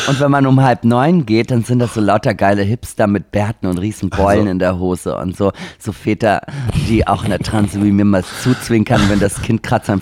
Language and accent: German; Austria; Bei uns in Österreich